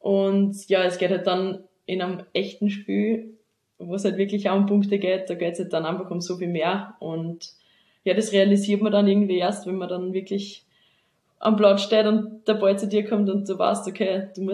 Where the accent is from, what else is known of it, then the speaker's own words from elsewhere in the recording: Seitenstetten, Lower Austria, Austria; now in Vienna, Austria; ich komme aus Bezirk am Stetten, genauer gesagt aus Seitenstetten, wohne jetzt aber schon seit mittlerweile 5 Jahren in Wien. Ich bin 24 Jahre alt